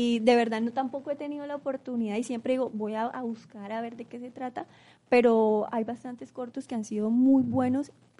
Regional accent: Colombia; los colombianos somos arriesgados y nos gusta como experimentar

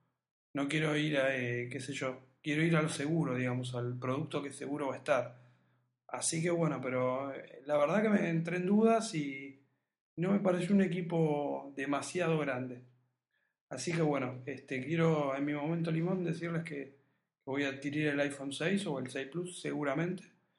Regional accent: Buenos Aires, Argentina; yo soy de Capital Federal

